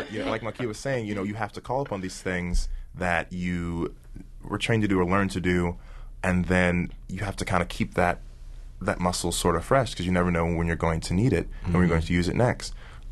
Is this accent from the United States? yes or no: yes; Snellville, Georgia, United States; I'm from Snellville, Georgia. We have two